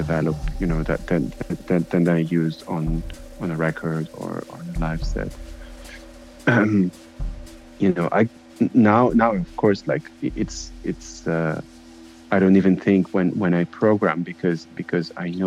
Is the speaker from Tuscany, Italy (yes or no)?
no; Verona, Veneto, Italy; now in Berlin, Germany; I'm a musician. I'm a drummer and composer. I grew up in Italy, in Verona. I've been living in Berlin since 2011.